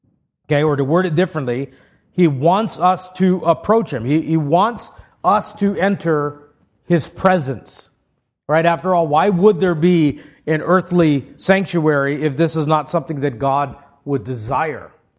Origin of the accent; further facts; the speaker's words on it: Hawaii, United States; Growing up in Hawaii, my reference for royalty is not England, but the Hawaiian monarchs and the ali'i and their barbarous kapu system.